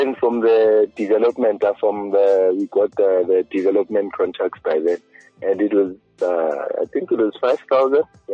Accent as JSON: {"language": "English", "town": "Soweto", "region": "Gauteng", "country": "South Africa", "tie": "born or raised there", "said": "I'm from Meadowlands, that's where I grew up."}